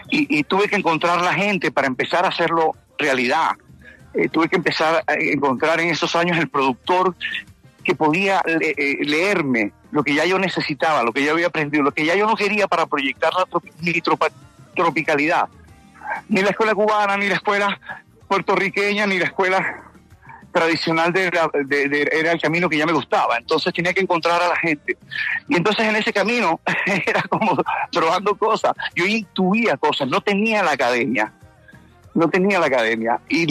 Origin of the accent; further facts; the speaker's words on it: Colombia; voy a tocar el tema de mi familia colombiana. Un poco de esas dificultades que tuve en mi país, en momentos muy difíciles en mi país.